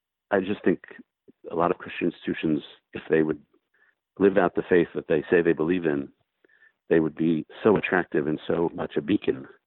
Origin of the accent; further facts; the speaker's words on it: New York City, New York, United States; now in Washington, United States; I grew up in New York City and live in Washington.